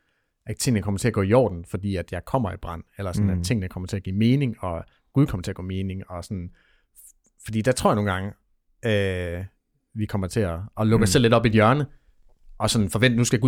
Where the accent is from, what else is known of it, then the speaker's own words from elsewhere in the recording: North Denmark Region, Denmark; en brand i Hobro, hvor jeg er tæt på, hvor jeg voksede op